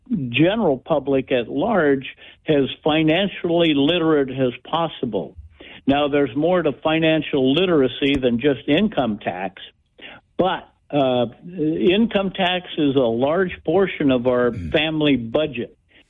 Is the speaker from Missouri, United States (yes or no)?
no; Billings, Montana, United States; I was born and raised in Billings. I graduated from Billings Senior High School way back when, 1968. And I graduated from the University of Montana in accounting